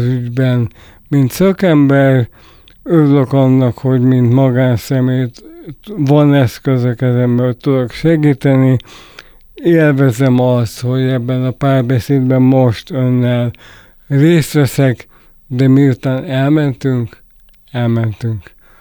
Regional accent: Hungary

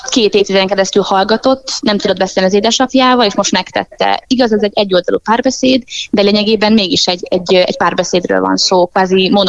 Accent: Debrecen, Hajdú-Bihar, Hungary; now in Budapest, Hungary; én debreceniként képtelen vagyok megszokni, már a jó értelemben, hogy ennyire sűrű, ennyire sok az ember, ennyire hatalmasak az épületek.

